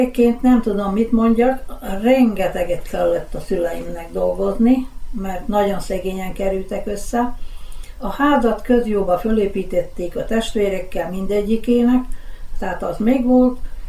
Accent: Vojvodina, Serbia; Hát az én gyerekkorom az Tornyos és Kevi közt egy szálláson, vagyis hát egy olyan kisebb utca volt.

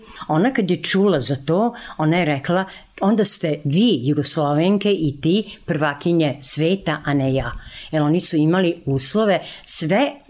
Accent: Sombor, Vojvodina, Serbia; Išla sam u jednu šumu, kod nas u Somboru se zove Šikara, tu sam trčala.

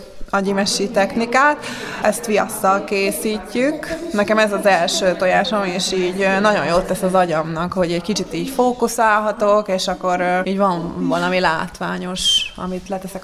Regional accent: Hungary; akkor volt ez még nálunk Magyarországon hagyomány, ahol felnőttem

